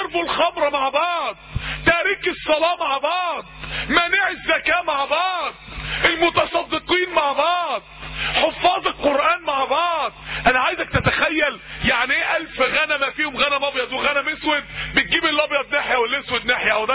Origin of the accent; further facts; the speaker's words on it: Mansoura, Dakahlia, Egypt; لما احد الشباب عندنا في المنصورة